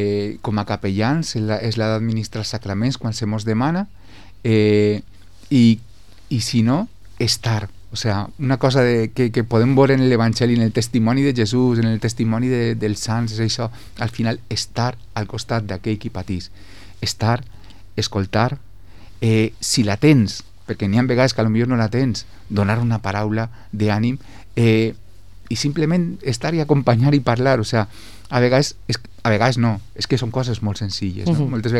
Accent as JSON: {"language": "Catalan", "town": "Villarreal", "region": "Valencian Community", "country": "Spain", "said": "al ser també d'ací, soc de Villarreal, estic en la vall, està en Betxí"}